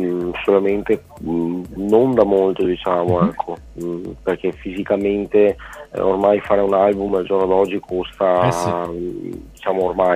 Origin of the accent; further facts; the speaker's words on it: Veneto, Italy; lì ero un veneto alle prime armi, ecco, che si cimentava.